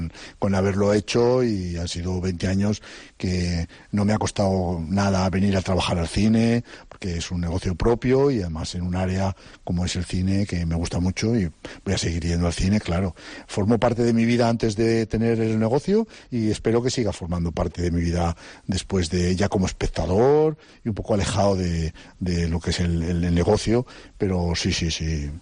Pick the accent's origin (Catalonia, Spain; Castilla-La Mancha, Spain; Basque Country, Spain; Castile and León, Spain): Castile and León, Spain; Valladolid; now in Santander, Spain; soy de Valladolid, donde hay un festival en una ciudad muy cinéfila, con la Seminci